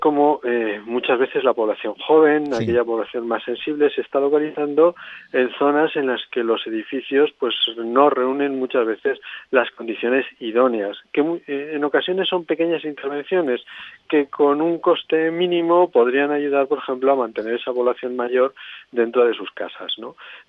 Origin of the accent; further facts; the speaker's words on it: Aragon, Spain; Bueno, yo soy aragonés, sí. He nacido aquí.